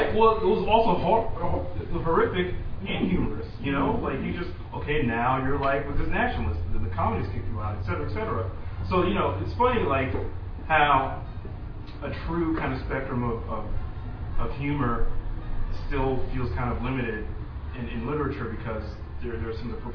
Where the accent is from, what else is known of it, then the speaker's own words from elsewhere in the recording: Brooklyn, New York, United States; I grew up in Borough Park in Brooklyn, almost Hasidim, and the things that you hear about the way they practice their faith.